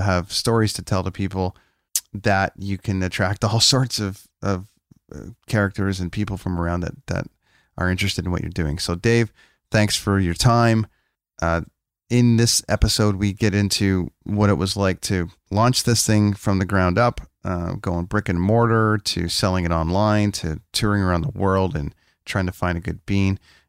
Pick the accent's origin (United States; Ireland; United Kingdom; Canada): Canada; I'm a guy from Canada with a coffee podcast.